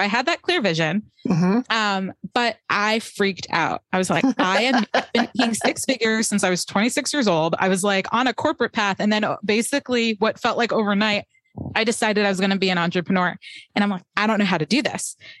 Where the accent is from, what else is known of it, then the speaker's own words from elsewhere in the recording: New Jersey, United States; but I'm from New Jersey and New York's, you know, river away, essentially.